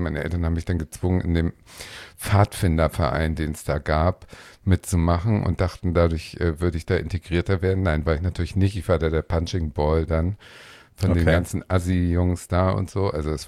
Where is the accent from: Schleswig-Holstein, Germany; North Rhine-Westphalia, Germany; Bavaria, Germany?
Schleswig-Holstein, Germany; geboren bin ich in Schleswig-Holstein und aufgewachsen bin ich auf einem Minidorf, auch in Schleswig-Holstein. Da habe ich gewohnt, bis ich so 17 war ungefähr. Mhm. Und das ist wirklich das Klischee-Dorf gewesen. Also da gab es noch keine asphaltierten Straßen und nur Bauernhöfe.